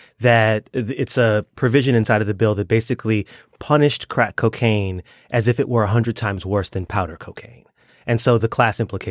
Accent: Washington, District of Columbia, United States; I grew up in Washington, D.C. area. But I certainly remember watching on the news when Bush held that up.

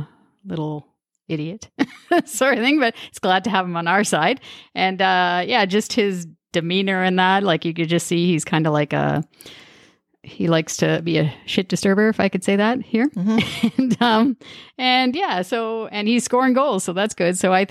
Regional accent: Toronto, Ontario, Canada; I mean, he's from Scarborough, yay, my hometown too.

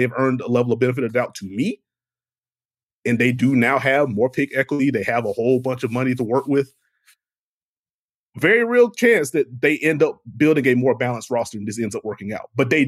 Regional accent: South Carolina, United States; now in Charlotte, United States; born and raised in South Carolina, like 30-ish minutes away from Charlotte, have lived in Charlotte now for the last 5 years.

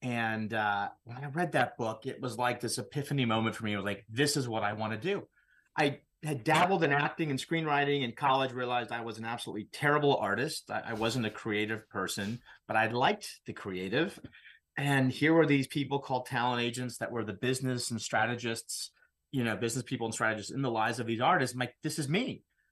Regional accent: St. Louis, Missouri, United States; also born or lived in Chicago; I grew up in St. Louis, Missouri, moved to Chicago, Illinois to study finance and accounting and psychology.

